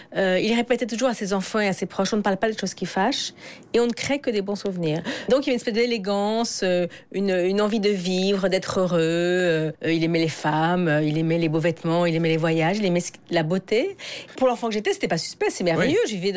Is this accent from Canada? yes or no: no; France; Je suis une petite fille d'immigrée, je ne l'oublierai jamais, je ne l'oublie pas, ça fait partie de ma vie. Mais je ne suis pas coupable, je suis française